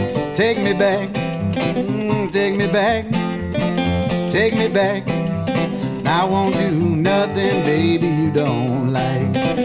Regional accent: Des Moines, Iowa, United States; Yep, I was born and raised in Des Moines, and I live just north of Des Moines now in southeast Story County, so I've been here pretty much, I've been here my whole life.

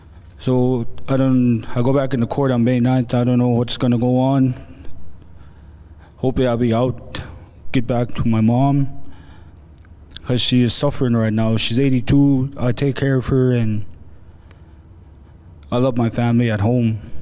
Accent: Dorado, Puerto Rico; I'm from Dorado. I've been stuck here for like 3 years waiting to get sentenced.

